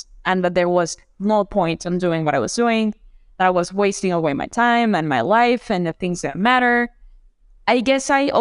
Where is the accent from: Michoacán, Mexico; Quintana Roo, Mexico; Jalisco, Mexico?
Quintana Roo, Mexico; Cancun; growing up in Cancun, there is a lot of work in the entertainment industry.